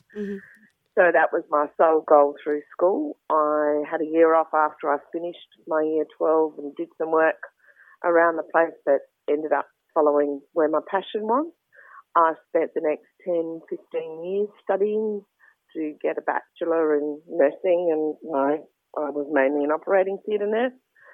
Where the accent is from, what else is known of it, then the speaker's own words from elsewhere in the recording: Mossman, Queensland, Australia; also born or lived in South Australia; so we spent a lot of our childhood in Mossman in Queensland